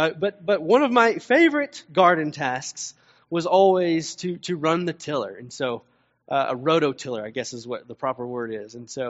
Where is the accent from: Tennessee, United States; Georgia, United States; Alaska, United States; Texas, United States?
Tennessee, United States; Well, I grew up in Tennessee, and there my family always had a pretty massive garden.